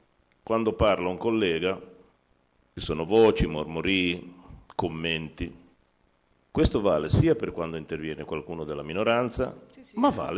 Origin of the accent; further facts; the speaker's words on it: Genoa, Liguria, Italy; Visto che tutti siamo genovesi, tutti vogliamo bene la nostra città